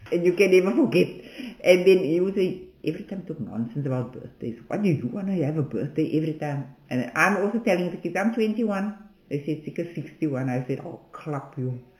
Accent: Wynberg, Western Cape, South Africa; born there; I was born in Wynberg. That time the people had babies in the houses. My mommy's mom lived in the road Karima lives in, and I was born in their house in Kent Road. I was 10 days old when my dad bought the house in Bath Road

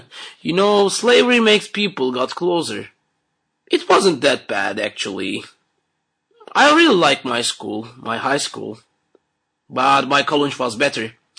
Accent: Istanbul, Turkey; I am from Istanbul, Turkey. I grew up here in Istanbul, even though I lived in Singapore for 6 months and in New York 2 years. But I can say I grew up here.

